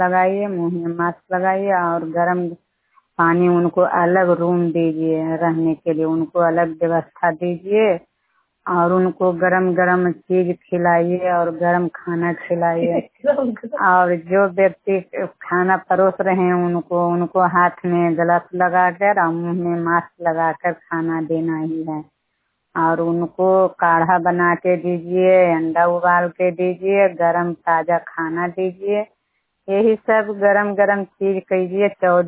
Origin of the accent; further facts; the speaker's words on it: Bihar, India; उतरनामा panchayat, उतरनामा cluster और रहोई block, जिला नालंदा थाना रहोई के निवासी हूँ।